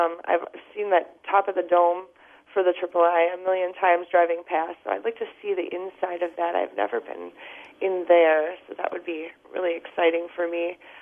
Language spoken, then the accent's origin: English; Milwaukee, Wisconsin, United States; Jones Island is one of probably my most favorite tours, born and raised in Milwaukee.